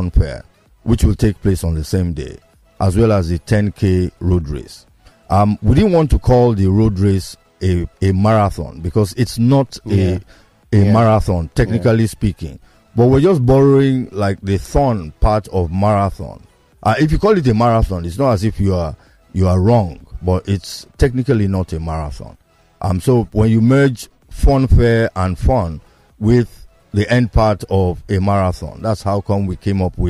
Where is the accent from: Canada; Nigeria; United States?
Nigeria; Surulere, Lagos; I knew him when I was growing up in Surulere.